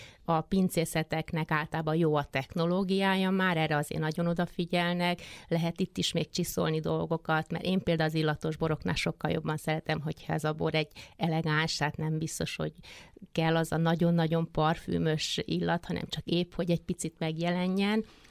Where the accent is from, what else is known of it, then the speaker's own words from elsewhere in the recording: Érd, Pest, Hungary; born there; mert én érdi születésű vagyok